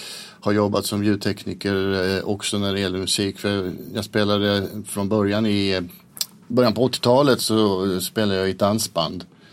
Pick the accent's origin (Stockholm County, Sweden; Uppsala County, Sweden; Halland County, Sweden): Stockholm County, Sweden; Nynäshamn; moved away; Nej, jag kommer ursprungligen från Nynäshamn som ligger 6 mil ungefär söder om Stockholm.